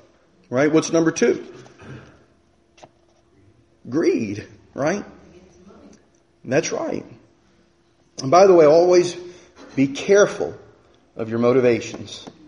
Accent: Rhode Island, United States; And I can say I'm an American. I can say I'm a Rhode Islander. I can say I'm a Richmondite.

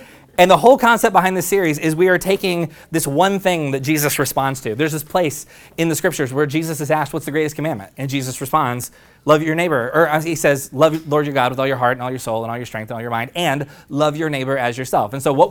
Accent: Oklahoma, United States; Because I grew up deeply embedded in Southern Baptist Christian culture in Oklahoma.

